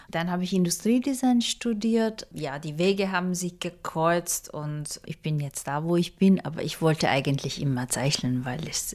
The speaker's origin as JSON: {"language": "German", "region": "Istanbul", "country": "Turkey", "tie": "born or raised there", "lives_now": "Germany", "said": "Ich bin in Istanbul in die Schule gegangen. Ich bin in Istanbul groß geworden. Ich wohne nicht so lange in Deutschland."}